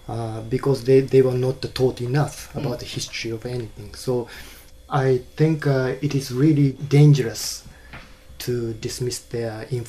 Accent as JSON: {"language": "English", "region": "Hiroshima", "country": "Japan", "tie": "born or raised there", "said": "And I was born in Hiroshima Prefecture and brought up here."}